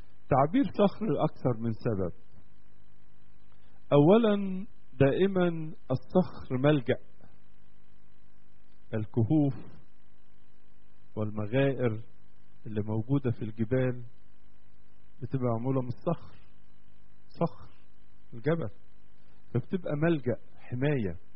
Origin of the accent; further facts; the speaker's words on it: Egypt; احنا عندنا في مصر